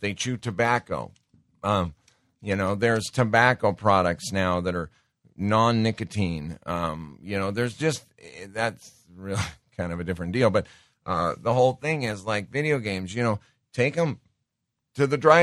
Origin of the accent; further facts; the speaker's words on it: Montana, United States; I grew up around guns in Montana.